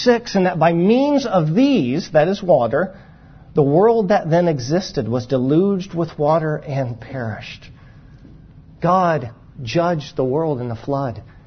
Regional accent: Kentucky, United States; Brian and I have a lot in common in that we're both from Kentucky, both Kentucky sports fans.

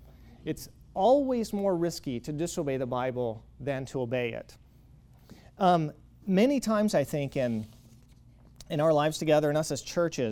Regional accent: Kentucky, United States; So I grew up in Western Kentucky in a conservative Baptist church where there was a strong Church of Christ presence.

